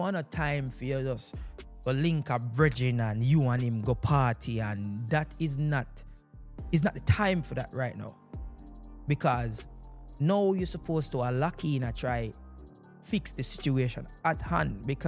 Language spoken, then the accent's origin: English; Jamaica; moved away; Well, I'm Jamaican, so say for instance, send it back to Jamaica.